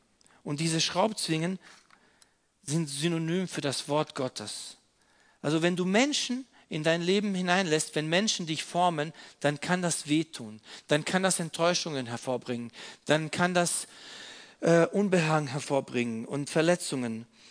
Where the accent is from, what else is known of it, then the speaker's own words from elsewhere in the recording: Croatia; German is a second language; Ich bin gebürtiger Kroat